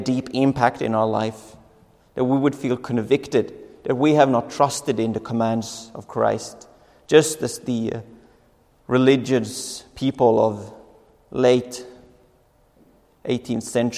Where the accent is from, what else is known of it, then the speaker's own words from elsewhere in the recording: Finland; English is a second language; And I also pray for this country, this specific country, Finland, my home country.